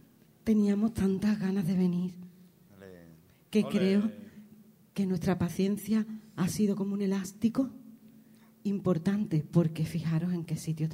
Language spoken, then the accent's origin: Spanish; Utrera, Andalusia, Spain; un viaje a los rincones del sur, a mi tierra, a Andalucía, a Utrera